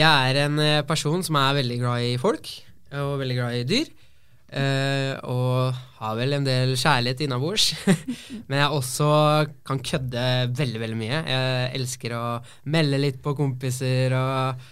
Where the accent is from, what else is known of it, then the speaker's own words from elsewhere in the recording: Oslo, Norway; now in Fredrikstad, Norway; Jeg oppvokst på Ammerud.